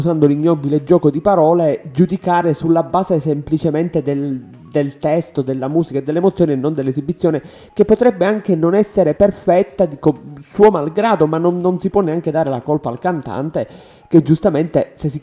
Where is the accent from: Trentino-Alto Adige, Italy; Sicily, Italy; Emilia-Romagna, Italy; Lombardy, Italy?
Sicily, Italy; Palermo; non lo dico da siciliano, non lo dico da palermitano